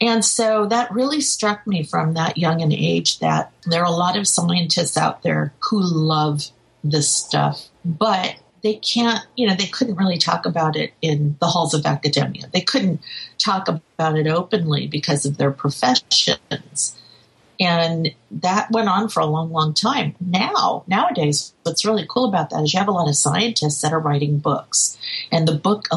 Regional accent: New York, United States; And it turns out that where I grew up in New York, our neighbor across the street, who was an artist, he was a big UFO buff too.

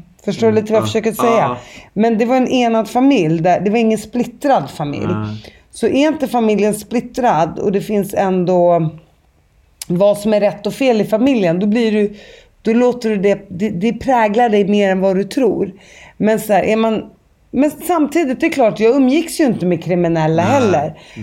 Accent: Uppsala County, Sweden; För jag är född 78 och vi är också uppvuxna i en förort till Uppsala.

